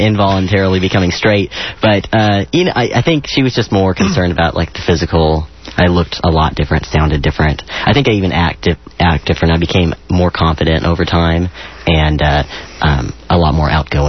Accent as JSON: {"language": "English", "town": "Houston", "region": "Texas", "country": "United States", "tie": "born or raised there", "said": "I grew up in a fairly conservative part of Houston. I grew up in Jersey Village, and I just wasn't exposed to the gay community."}